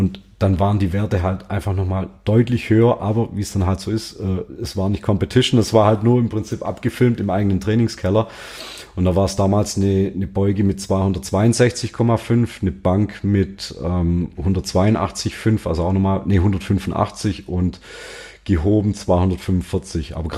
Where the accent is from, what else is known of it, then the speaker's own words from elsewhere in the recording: Baden-Württemberg, Germany; Bin dann halt immer als Schwabe für Hesse gestartet.